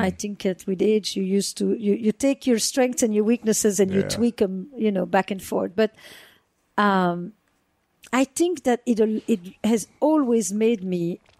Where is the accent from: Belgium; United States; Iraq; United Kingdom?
Belgium; Flanders; I grew up in the Flemish part of Belgium.